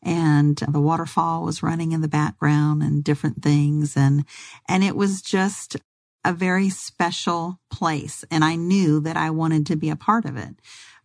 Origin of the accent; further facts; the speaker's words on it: the South, United States; You know, I'm from the South, so wherever I can just say, hey, how are y'all doing today?